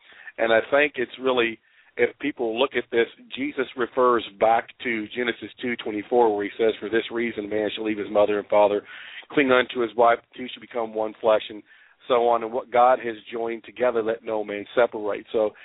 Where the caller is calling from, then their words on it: Memphis, Tennessee, United States; Okay, hey … I'm calling from Memphis.